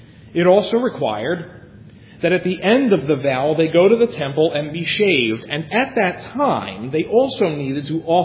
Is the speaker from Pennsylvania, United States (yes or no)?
yes; Philadelphia, Pennsylvania, United States; Because I grew up in New Life, Philly.